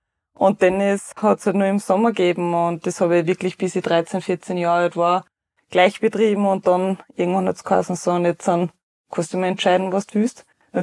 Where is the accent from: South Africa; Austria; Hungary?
Austria; St. Johann; ich bin nachher eigentlich bei uns daheim in St. Johann ins Gymnasium gegangen